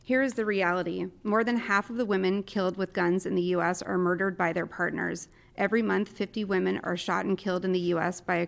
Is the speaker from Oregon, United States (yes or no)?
yes; Albany, Oregon, United States; I'm from Albany, Oregon.